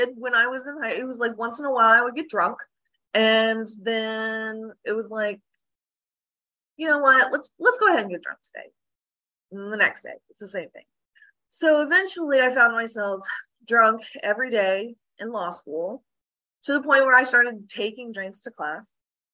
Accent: Oklahoma, United States; Born and raised in Oklahoma, moving finally, and I'm super pumped about it. That's neither here nor there. So I grew up in a really small town in Oklahoma. No stoplights, none of that.

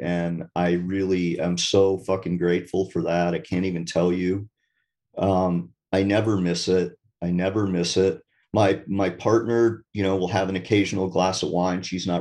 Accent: Vermont, United States; And I'm from Vermont, so it's pretty wild area. We have a lot of cowbirds.

